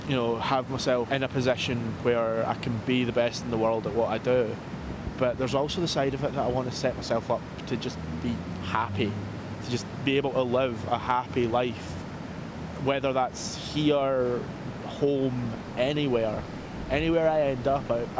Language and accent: English; Scotland, United Kingdom; I'm a Scot, he's a Scouser.